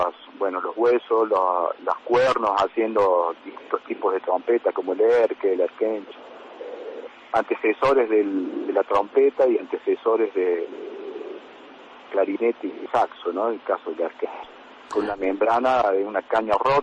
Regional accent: Argentina; vengo de Argentina

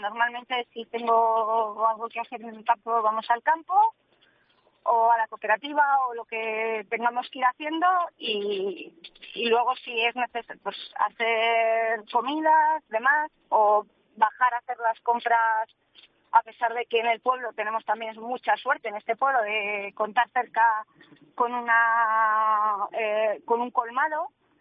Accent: Barasoain, Navarre, Spain; tenemos una escuela en el propio pueblo en el que soy, de Barasoain.

